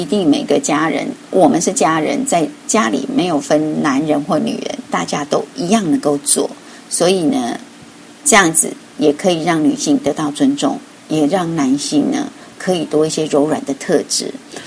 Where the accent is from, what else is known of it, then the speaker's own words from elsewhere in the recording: Taiwan; now in Australia; 其实我们台湾人真的是勤劳、负责、乐观，而且呢勇于进取跟学习。就是即使我为了学习也带了两个孩子来到澳大利亚